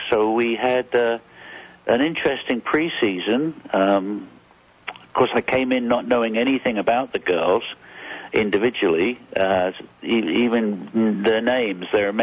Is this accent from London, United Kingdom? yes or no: yes; London, United Kingdom; Yeah, I was born in England, grew up in London, and played soccer at college in England